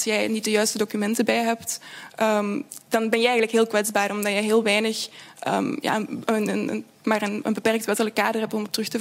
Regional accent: Leuven, Flemish Brabant, Belgium; Ik ben van Leuven.

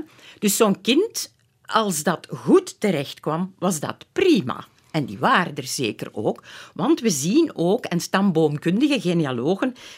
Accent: Flemish Brabant, Belgium; Ik kom zelf uit het Hageland. Dat is de mooie streek tussen Leuven, Aarschot, Tienen en Diest.

